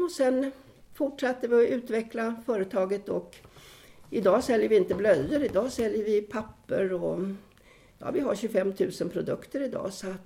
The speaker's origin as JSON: {"language": "Swedish", "town": "Stockholm", "region": "Stockholm County", "country": "Sweden", "tie": "born or raised there", "also_born_or_lived": "Norrtälje / California", "said": "Jag är född i Norrtälje, men mina föräldrar flyttade till Stockholm när jag var 2 år."}